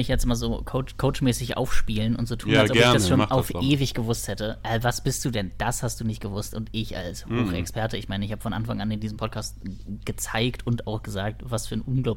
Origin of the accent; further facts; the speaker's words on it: Berlin, Germany; Ich bin in der Berliner Türkei aufgewachsen, in Wedding